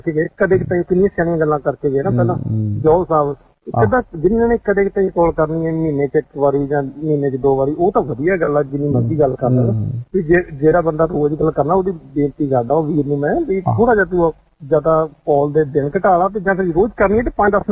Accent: Punjab, India; ਕਿਉਂਕਿ ਮੇਰਾ ਏਰੀਆ ਮਾਲਵਾ ਆ ਤੇ ਮੈਂ ਮਾਲਵੇ ਪੈਦਾ ਹੋਇਆ ਤੇ ਵਿਆਹ ਮੇਰੇ ਭਾਗੋ ਰਹੀਆਂ ਹੋਇਆ ਤੇ ਉਹ ਮਿਕਸ ਜਿਹਾ ਹੋ ਜਾਂਦਾ ਉਹ ਭਾਗੋ ਰਹੀਆਂ ਦੁਆਬੇ ਚ ਆਉਂਦਾ

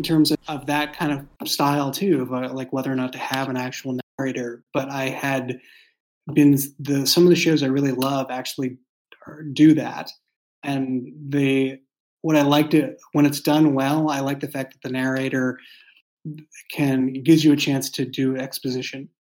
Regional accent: Boston, Massachusetts, United States; also born or lived in San Francisco Bay Area; So I grew up in Boston, and so I grew up in a walking city

